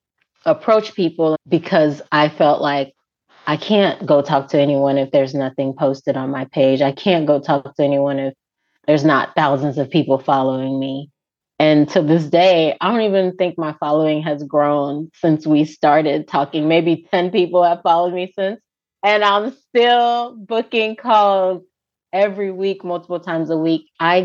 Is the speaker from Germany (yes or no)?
no; Ghana; now in United States; where I grew up in Ghana, we use these nets as like our bath for bathing.